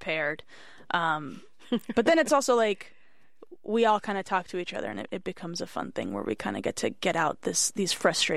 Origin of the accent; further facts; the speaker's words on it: Miami, Florida, United States; Yeah, I'm from Miami, Florida.